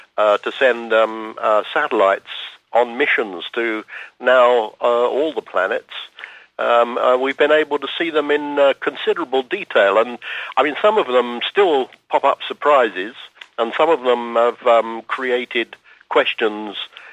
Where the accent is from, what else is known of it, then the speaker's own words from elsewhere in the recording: London, United Kingdom; Yes, so although I was born and brought up in London